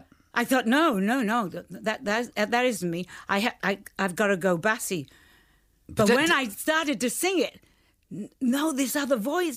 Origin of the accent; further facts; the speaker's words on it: Cardiff, Wales, United Kingdom; born there; I was born there and now I don't know where I belong. You know, I was born in Tiger Bay.